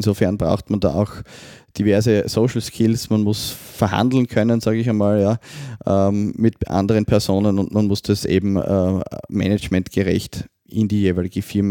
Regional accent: Austria; Naja, das Gesundheitssystem bei uns in Österreich ist ja nicht nur so Kunde und Anbieter

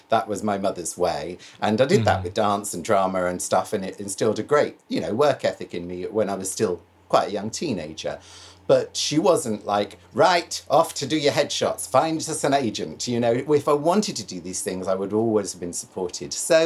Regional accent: Canterbury, South East England, United Kingdom; now in London, United Kingdom; I grew up just outside Canterbury. And yes, I came to London

